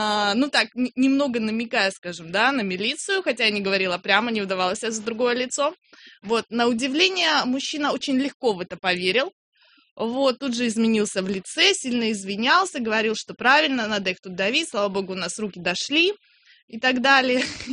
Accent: Ukraine; сама я из Украины, вот, у меня украинское гражданство

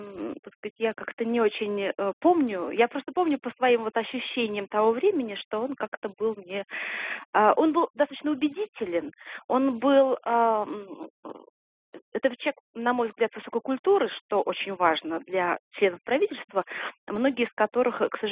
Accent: Saint Petersburg, Russia; Да, я из Петербурга.

